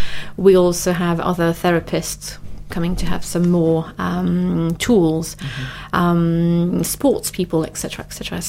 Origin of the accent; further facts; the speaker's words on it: France; We come from France. We stop everything in August.